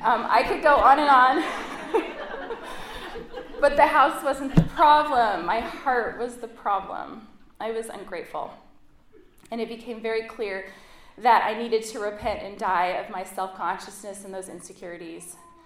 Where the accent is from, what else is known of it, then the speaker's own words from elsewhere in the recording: Oregon, United States; After college, I moved from San Diego back to my hometown in Oregon